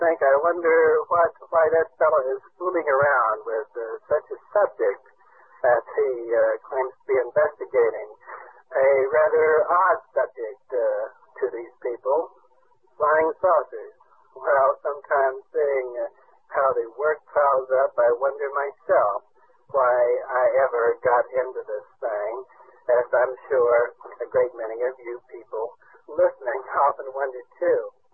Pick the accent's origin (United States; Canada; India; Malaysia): United States; Sutton, West Virginia; I saw a story written in my hometown, or what I call my hometown. It was written in Sutton, West Virginia.